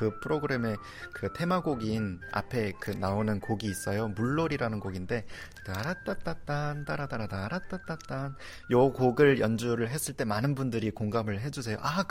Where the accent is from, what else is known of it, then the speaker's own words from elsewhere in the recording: North Korea; now in South Korea; 제가 이제 탈북민이고 새터민이다